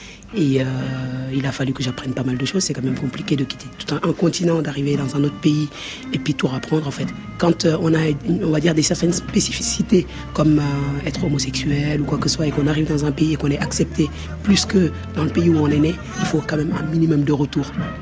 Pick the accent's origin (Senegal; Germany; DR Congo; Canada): Senegal; moved away as an adult; now in France; Je ne suis pas française à la base, je suis arrivée à 18 ans. Même si je suis sénégalaise